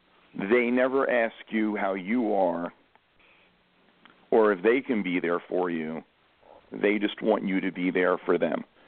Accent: Bronx, New York, United States; Someone who went out, you know, to like when I grew up in the Bronx

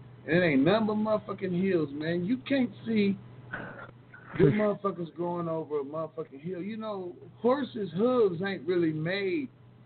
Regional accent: Cleveland, Ohio, United States; but we do not use spaces in Hood Talk Radio, and we're from Cleveland.

